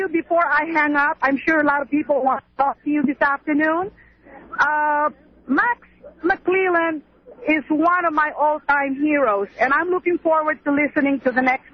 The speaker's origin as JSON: {"language": "English", "country": "Spain", "second_language": "English", "said": "I'm originally from Spain."}